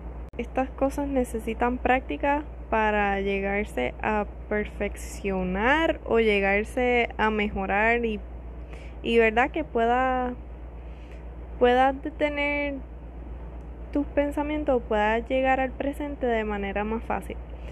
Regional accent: Puerto Rico; Soy puertorriqueña, por si acaso no me conoce.

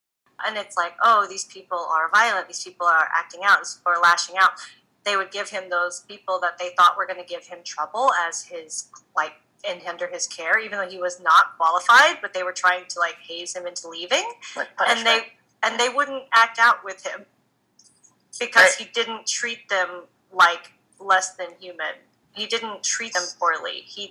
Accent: Texas, United States; I grew up in the Bible Belt in Texas, where the church wasn't very nice about people like me.

